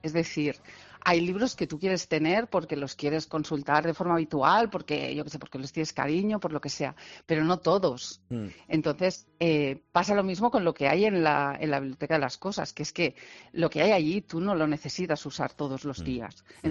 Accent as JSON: {"language": "Spanish", "region": "Catalonia", "country": "Spain", "second_language": "Spanish", "said": "Es que ahora no sé cómo, como soy catalana, ahora no sé cómo se dice en castellano."}